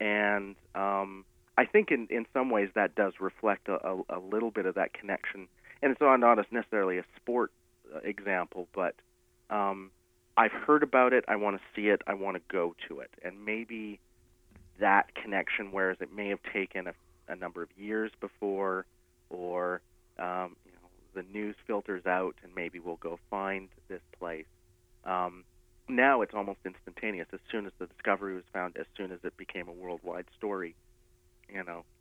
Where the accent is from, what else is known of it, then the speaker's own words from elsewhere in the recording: Alberta, Canada; the one I remember that we always had to stop at in growing up in Alberta